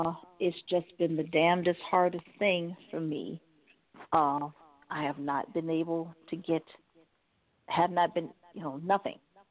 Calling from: Cleveland, Ohio, United States; calling from Cleveland, Ohio.

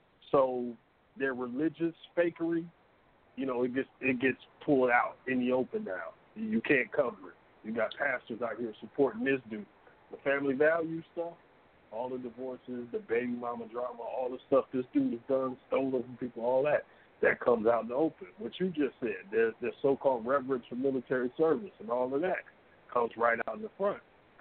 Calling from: Atlanta, Georgia, United States; Well, I'm in Atlanta, bro.

